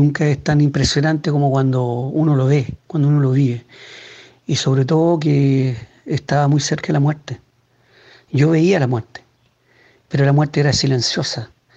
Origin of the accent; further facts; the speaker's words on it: Chile; moved away as an adult; now in Nice, France; como chileno, como francés, van a ser más de 27 años en Francia, como coreógrafo, como artista, como docente, como animador. He trabajado mucho con niños y el hecho de vivir en Nice